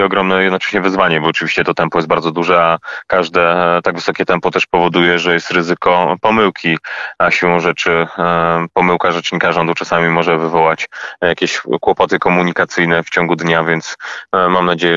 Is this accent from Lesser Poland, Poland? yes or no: no; Słupsk, Pomeranian Voivodeship, Poland; Ja jestem Słupszaninem, pochodzę ze Słupska, prawnikiem z wykształcenia